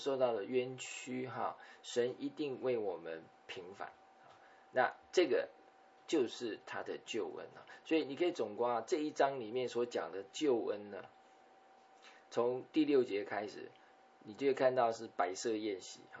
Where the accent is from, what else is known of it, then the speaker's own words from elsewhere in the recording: China; 欢喜快乐对我们中国人来讲